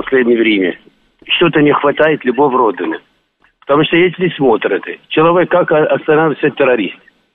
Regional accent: Iraq; Я из Ирака.

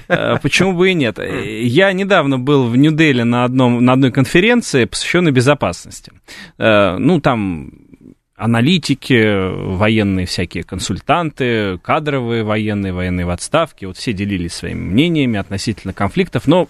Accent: Russia; вот я из России.

